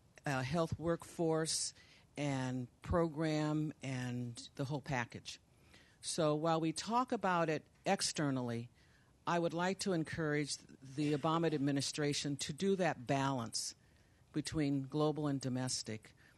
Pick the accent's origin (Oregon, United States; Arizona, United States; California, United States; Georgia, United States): California, United States; Oakland; I come from Oakland